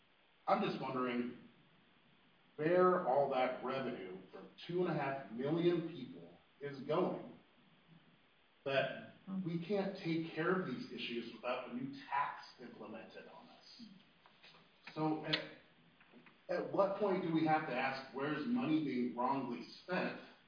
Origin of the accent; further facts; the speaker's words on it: Newport, Oregon, United States; I've lived here since 1988, the year I was born. My mom's lived here since 1970. I grew up in Nye Beach. Nye Beach was a poor neighborhood.